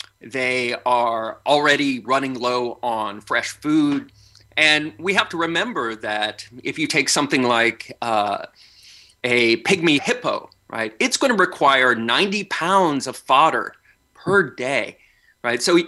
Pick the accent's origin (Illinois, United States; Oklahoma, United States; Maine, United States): Oklahoma, United States; Tulsa; In my hometown of Tulsa